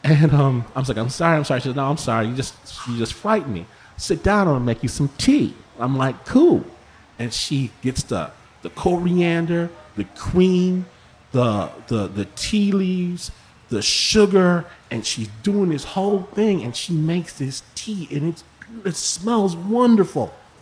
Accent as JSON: {"language": "English", "region": "Michigan", "country": "United States", "said": "But I'm from Michigan. I'm from the Midwest."}